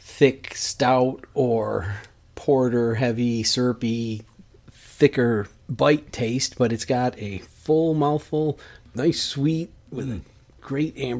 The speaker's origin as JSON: {"language": "English", "country": "United States", "said": "And I'm American. I like ice cold beer."}